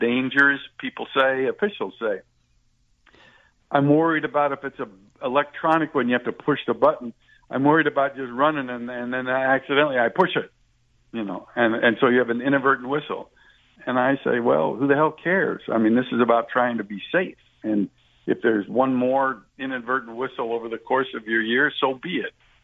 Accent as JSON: {"language": "English", "region": "West Coast", "country": "United States", "tie": "born or raised there", "said": "I think you're talking here to a person that's biased because I grew up on the West Coast"}